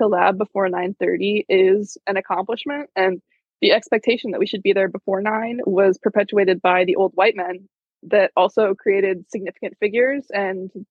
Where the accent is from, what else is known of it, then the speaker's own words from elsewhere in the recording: Indiana, United States; I am from Indiana. So, you know, the mid of the Midwest, the worst of the worst. So I'm from Northern Indiana.